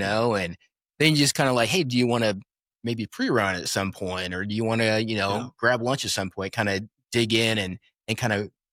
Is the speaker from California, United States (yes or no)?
no; Weeping Water, Nebraska, United States; So in me, I grew up in Weeping Water.